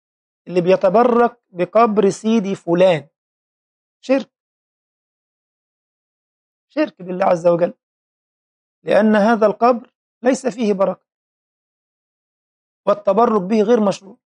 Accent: Egypt; يعني أحد الأضرحة في بلدنا مصر مشهور قوي

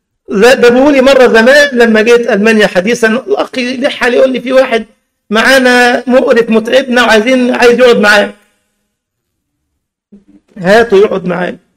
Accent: Egypt; دول الثلاثه اللي قاعدين تروح عندنا في مصر كمان جبليه القرود في حديقه الحيوان في الجيزه

